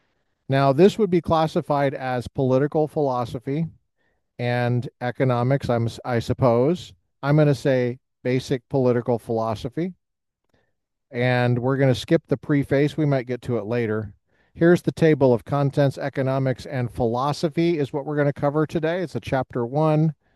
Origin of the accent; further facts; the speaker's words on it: Littleton, Colorado, United States; it's just down the street from Clement Park, just down the street from Columbine Library in Littleton, my hometown.